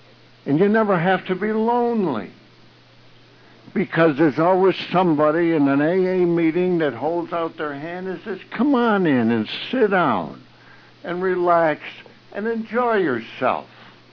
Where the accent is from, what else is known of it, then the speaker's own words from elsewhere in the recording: East Coast, United States; now in Ashland, United States; And I'm from the East Coast, and you can tell that from my lingo.